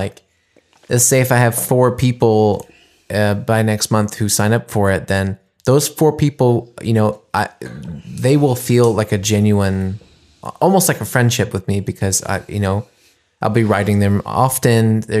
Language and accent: English; United States; in my case, playing as an American in those Allgäu towns like Kempten or Zontofen or whatever, or Oberstdorf.